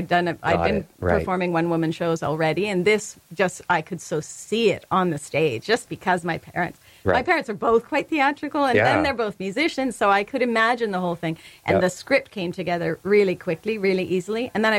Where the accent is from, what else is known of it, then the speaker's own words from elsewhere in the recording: Peterborough, Ontario, Canada; So I play myself as a child, growing up in a little suburban house in Peterborough, Ontario